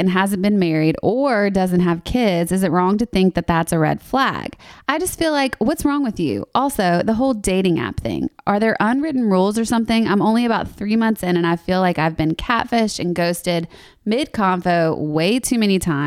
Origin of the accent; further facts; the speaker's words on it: Louisiana, United States; First of all, I'm from Louisiana.